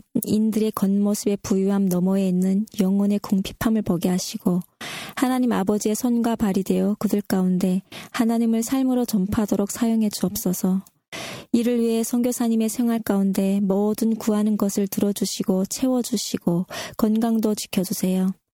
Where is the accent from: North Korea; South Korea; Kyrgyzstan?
North Korea; moved away; 내 고향 북조선의 사랑하는 형제자매 여러분